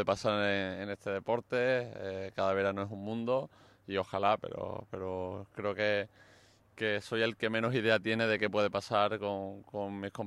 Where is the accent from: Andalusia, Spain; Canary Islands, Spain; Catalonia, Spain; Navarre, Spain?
Andalusia, Spain; Málaga; Sí, me gusta como malagueño, creo que es una celebración muy, muy especial para nosotros.